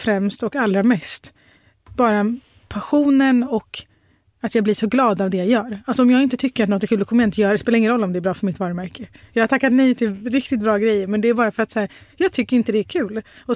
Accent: Sweden; born there

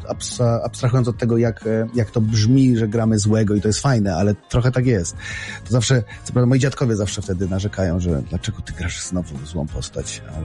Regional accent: Kraków, Lesser Poland, Poland; accent: Kraków dialect; więc ja staram się po prostu, żeby moja krakowska gwara nie zaważyła na mojej postaci

